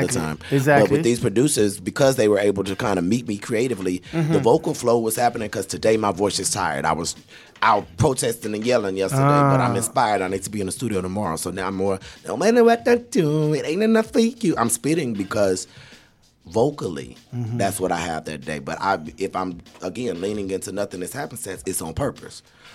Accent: Houston, Texas, United States; Yeah, I'm in California, you know, where weed is legal and things, and it has been for a while, you know, and growing up in Houston

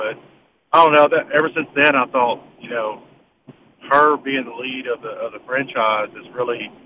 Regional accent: Nashville, Tennessee, United States; I'm born and raised in Nashville, but I've seen the ticket holder for a very long time

